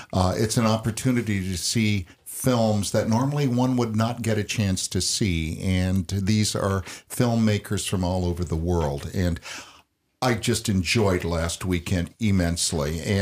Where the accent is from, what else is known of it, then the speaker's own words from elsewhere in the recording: South Bend, Indiana, United States; this happened back in my hometown of South Bend, Indiana